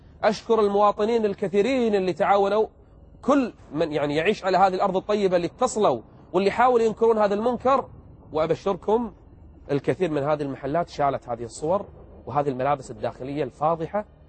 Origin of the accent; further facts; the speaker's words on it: Kuwait; رغم أنف القانون عندنا بالكويت